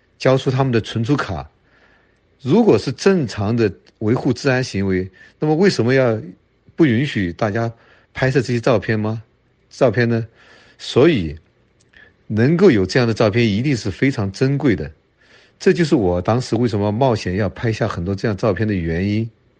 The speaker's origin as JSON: {"language": "Chinese", "region": "Sichuan", "country": "China", "said": "我是一名来自中国四川的工程技术人员，"}